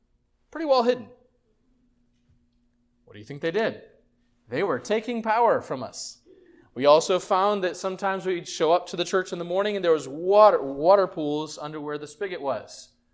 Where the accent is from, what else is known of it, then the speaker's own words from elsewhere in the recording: Brazil; Growing up in Brazil, there were a lot of gypsies.